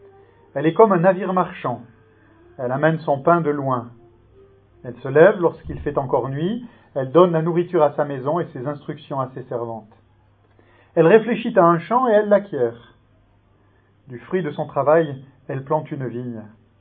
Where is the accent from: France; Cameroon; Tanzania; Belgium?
France; moved away as an adult; now in Switzerland; j'ai quitté la France en 1989, plus précisément en septembre, après un début de carrière militaire dans l'armée de l'air de 5 ans.